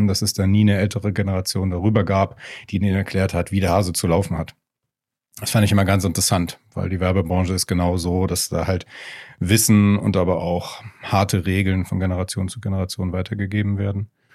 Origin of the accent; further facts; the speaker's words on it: Hilden, North Rhine-Westphalia, Germany; born there; also born or lived in Hamburg; now in Berlin, Germany; komme gebürtig aus der Gegend von Düsseldorf bei Hilden, vielleicht kennen das ja ein paar Leute, und bin 2009 über Umwege Hamburg dann nach Berlin gezogen.